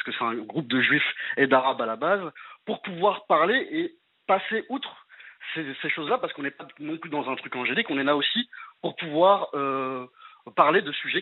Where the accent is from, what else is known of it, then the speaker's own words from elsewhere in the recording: Paris, Île-de-France, France; mon quartier où j'ai grandi à Belleville